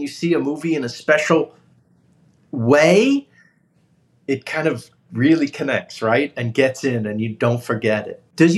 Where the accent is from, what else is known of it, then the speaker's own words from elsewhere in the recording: Bronx, New York, United States; also born or lived in Queens; I was, I grew up in the Bronx until I was about nine. Then we moved to a suburb of New York, and I was born in Queens. I have no memory of that.